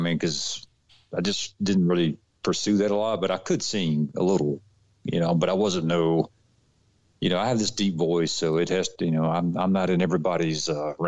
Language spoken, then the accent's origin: English; Forest Park, Georgia, United States; We lived on the south side of Atlanta, which Clayton County. You know, it's not known as one of the best areas, I guess. But Forest Park is where I was at, and then we moved out west of Atlanta